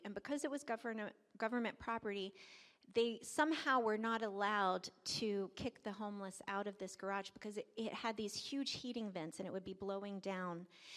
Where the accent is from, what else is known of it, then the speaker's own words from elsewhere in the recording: Lenexa, Virginia, United States; I was from Lenexa, Virginia, and there was a little post office, and there was not even a stoplight.